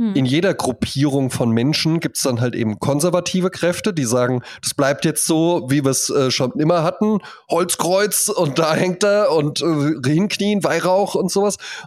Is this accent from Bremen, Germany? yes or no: no; Wetzlar, Hesse, Germany; Da war in Wetzlar, wo ich herkomme, da gibt es auch recht weit verbreitete freikristliche Gemeinden.